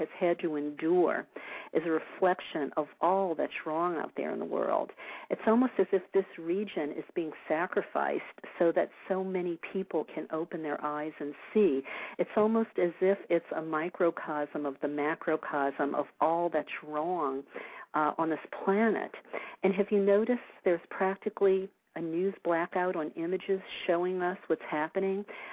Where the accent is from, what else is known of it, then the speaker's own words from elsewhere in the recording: New Orleans, Louisiana, United States; I've been thinking a lot about what's going on in the Gulf, just south of my hometown, New Orleans, you know, with this catastrophic oil spill. You know, maybe I'm more tuned in than maybe the average American because it's where I come from. You know, those are my roots.